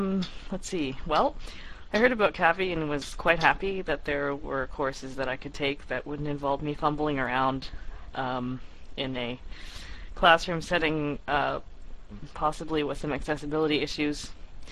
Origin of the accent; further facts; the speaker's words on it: Ontario, Canada; I'm from Ontario, Canada, and it's really cold here right now.